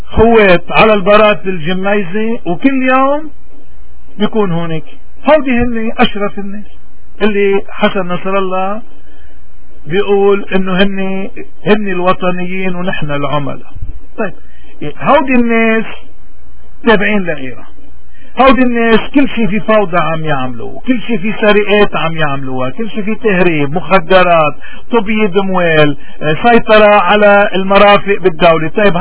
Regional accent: Lebanon; نحن كلبنانيين لوين بدنا نروح؟

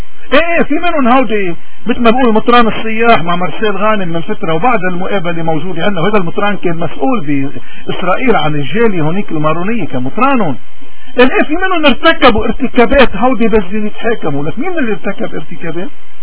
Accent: Lebanon; مين اللي بيشكل خطر على وجودنا كلبنانيين كلنا من مع بعضنا؟

